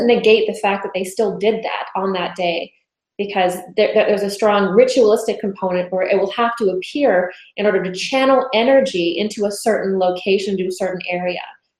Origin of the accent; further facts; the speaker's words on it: Canada; I'm a Canadian, so I'm not so familiar with American history